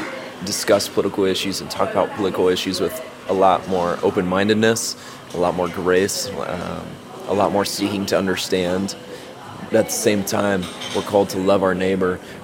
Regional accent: Austin, Texas, United States; I'm 20, and I am from Austin, Texas.

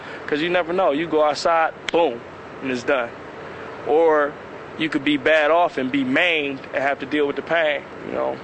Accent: Detroit, Michigan, United States; I'm from Detroit, Michigan. I'm part of the 182nd Field Artillery out of Detroit, Michigan.

